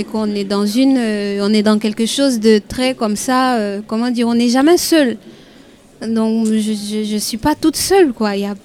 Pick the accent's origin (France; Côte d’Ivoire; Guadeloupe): Côte d’Ivoire; en tant qu'ivoirienne, je dis toujours que j'ai la chance d'être dans une société qui est matriarcat.